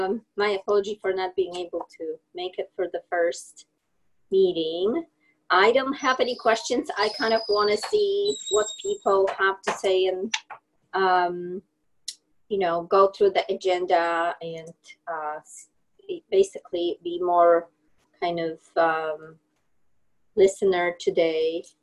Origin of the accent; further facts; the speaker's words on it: Poland; English is a second language; moved away as an adult; now in United States; Well, I'm originally from Poland. I came to the United States when I was 28 years old. And I didn't speak English in the beginning. I spoke different languages and I still